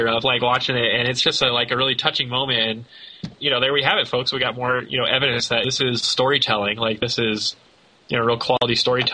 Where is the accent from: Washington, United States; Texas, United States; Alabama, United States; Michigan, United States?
Texas, United States; Like, I'm from South Texas, so when, you know, whitetail season rolls around, I mean, it's just a fact of life.